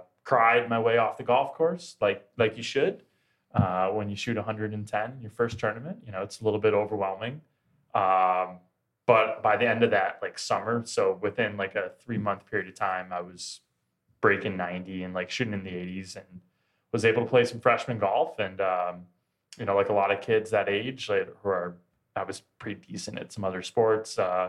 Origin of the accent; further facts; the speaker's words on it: Arlington Heights, Illinois, United States; I'm from Arlington Heights originally. It's northwest suburbs of Chicago. Probably found the game maybe age like 12 or 13.